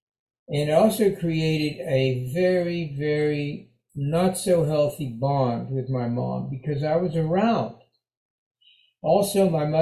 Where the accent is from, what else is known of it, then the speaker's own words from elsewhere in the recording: Pittsburgh, Pennsylvania, United States; I'm from Pittsburgh. My dad was a mill doctor before he started private practice as an eye doctor.